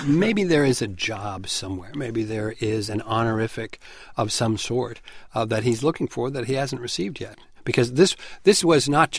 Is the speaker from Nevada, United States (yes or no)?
no; Chicago, Illinois, United States; Full disclosure, the listener may already know, I grew up in Chicago.